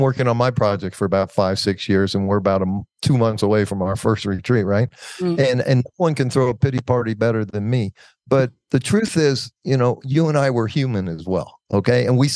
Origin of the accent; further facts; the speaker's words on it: United States; I mean, I'm 66 years old. I grew up in America.